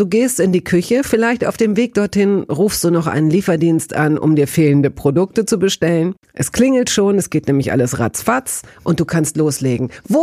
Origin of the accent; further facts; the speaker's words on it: Hanover, Lower Saxony, Germany; Schließlich wuchs er auf den dichten Feldern in und um meine Heimatstadt Hannover.